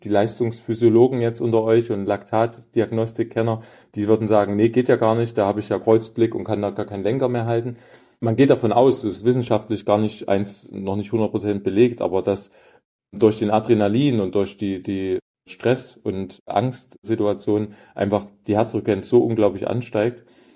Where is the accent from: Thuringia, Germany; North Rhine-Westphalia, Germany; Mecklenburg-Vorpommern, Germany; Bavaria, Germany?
Thuringia, Germany; Neudietendorf; also born or lived in Erfurt; Ich bin Erfurter Jung, sage ich immer so ein bisschen wie … Aber ich bin dann in Neudietendorf aufgewachsen, da wo der Aromatik herkommt, an der A4 zwischen Arnstadt, Gotha und Erfurt.